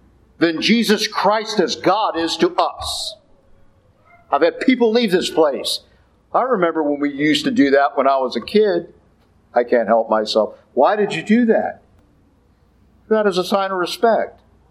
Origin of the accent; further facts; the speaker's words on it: Midwest, United States; born there; I was born in the Midwest.